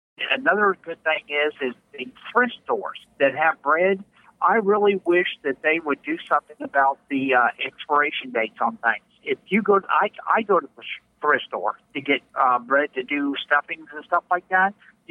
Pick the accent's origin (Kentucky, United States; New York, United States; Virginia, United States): Kentucky, United States; Somerset; also born or lived in Maryland; Well, I grew up in Somerset, Kentucky. I went to school with you.